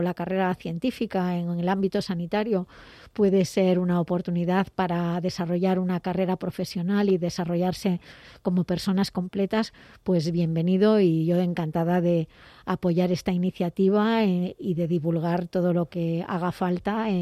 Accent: Pobra de Trives, Galicia, Spain; born there; fue mi primer amiguito cuando yo nací en Puebla de Trives. Él también es de allí

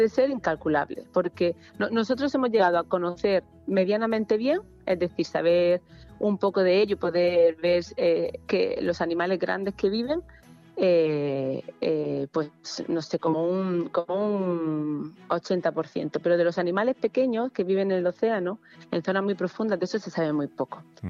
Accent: Region of Murcia, Spain; porque yo soy de Murcia y para mí vivir frente al mar fue lo que me generó muchísima curiosidad

